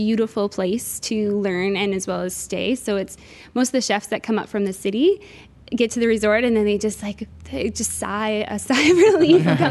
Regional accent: Newfoundland and Labrador, Canada; I'm originally from Newfoundland.

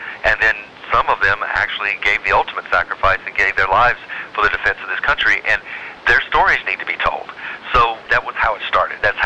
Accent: North Carolina, United States; moved away; I mean, I come from North Carolina. I come from a place where there is no equality, racially, socioeconomically

